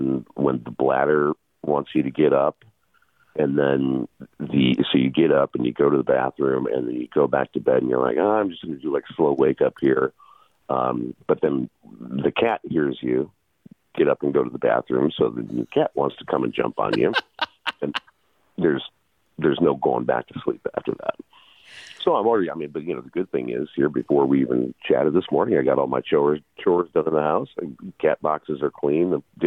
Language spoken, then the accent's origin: English; Milwaukee, Wisconsin, United States; I grew up in Milwaukee, and Milwaukee public school systems wouldn't close schools